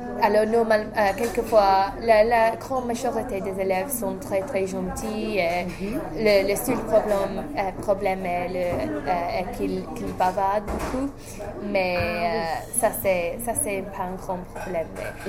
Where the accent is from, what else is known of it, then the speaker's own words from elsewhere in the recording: England, United Kingdom; French is a second language; je suis anglaise